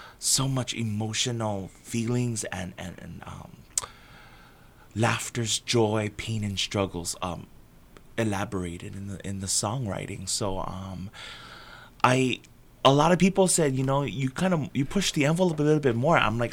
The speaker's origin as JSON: {"language": "English", "town": "Hilo", "region": "Hawaii", "country": "United States", "tie": "born or raised there", "said": "I talk about Hilo, my hometown."}